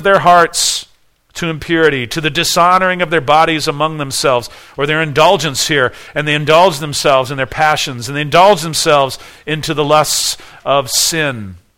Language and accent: English; United States; But I didn't grow up in that. I grew up in Christian USA, and I'm a pretty good person.